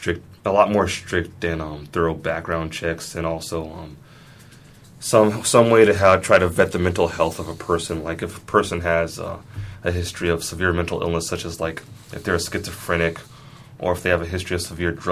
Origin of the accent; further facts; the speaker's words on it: Oakland, California, United States; I'm from Oakland, a city that's long had a reputation as being a very dangerous city